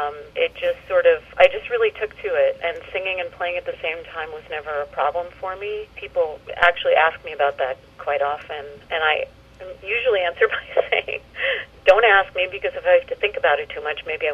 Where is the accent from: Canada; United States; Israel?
United States; Boston, Massachusetts; now in California, United States; I'm from Boston.